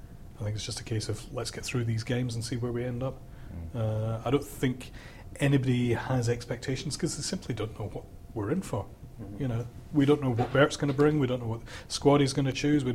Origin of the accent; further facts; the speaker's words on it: Scotland, United Kingdom; You're talking to a Scot here who not got good memories of Peru.